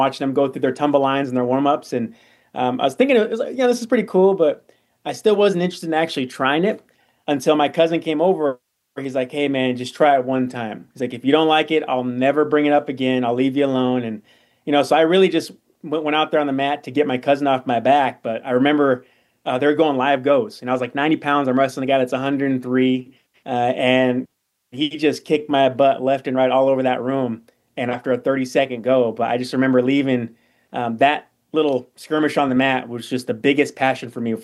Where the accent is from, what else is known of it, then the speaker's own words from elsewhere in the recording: California, United States; born there; I was born in California, and my cousin, who was 3 years older than me, he lived in Arizona.